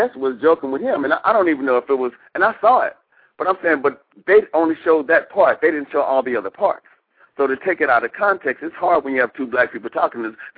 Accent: Texas, United States; A lot of people hated me because I was from Texas because we killed presidents.

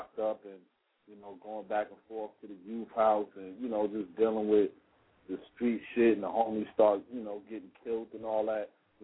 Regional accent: Montclair, New Jersey, United States; also born or lived in Los Angeles, United States / Orange, United States; Yeah, I was born in L.A. I was raised in Jersey, Montclair, and Orange, New Jersey. And, you know, just grew up, you know, normal hood story, man.

